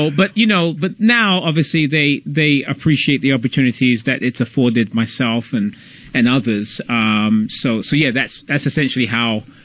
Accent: London, United Kingdom; also born or lived in New York; And even just in growing up in London, it's such a melting pot, as has been my experience living in New York as well, which I've done.

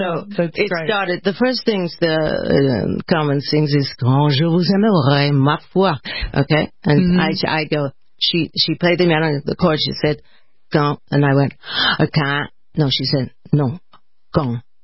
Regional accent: New York, United States; And, you know, I'm from New York.

